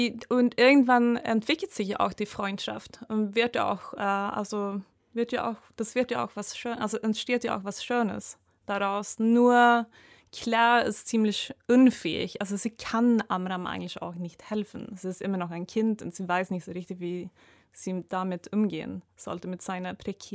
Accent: Sweden; Ich komme ja aus Schweden, bin vielleicht so ein bisschen pessimistischer.

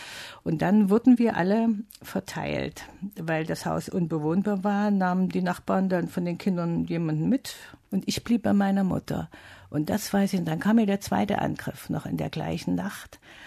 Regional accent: Dresden, Saxony, Germany; Das kann man nicht vergessen als Dresdnerin.

